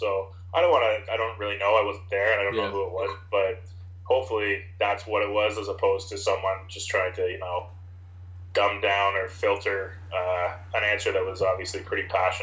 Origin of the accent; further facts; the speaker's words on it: Toronto, Ontario, Canada; I come from Toronto. I was born and raised in Toronto in a pretty diverse community, but then I left, and I left for a long time and went to a southwestern Ontario school